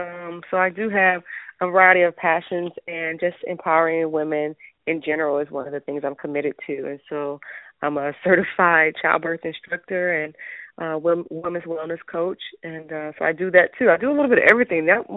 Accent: Atlanta, Georgia, United States; I'm from Atlanta, and I do a little bit of everything

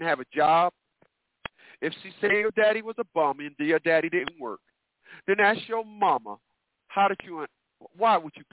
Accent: Newark, New Jersey, United States; this is why the mistakes in the community where I'm from, and I'm from Newark, New Jersey, this is why the process of failure is being repeated.

